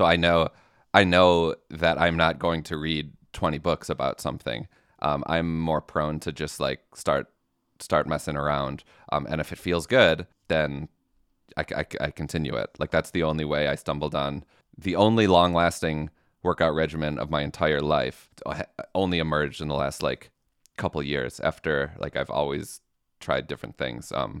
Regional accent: Midwest, United States; I'm from the Midwest. We are a sorry people.

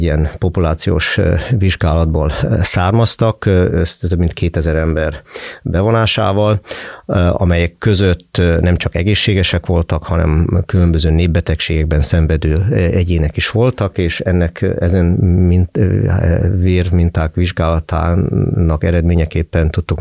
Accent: Hungary; also born or lived in Germany; ez hozott el minket Magyarországra. Hát nyilván az egyik kötődés az az, hogy innen származom

